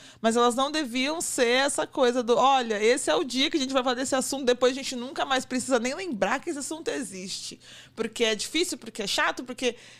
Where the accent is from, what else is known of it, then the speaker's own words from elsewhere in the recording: São Paulo, Brazil; eu sou do extremo leste de São Paulo. Eu cresci no Itaim Paulista. E eu estudei a vida inteira em escola pública.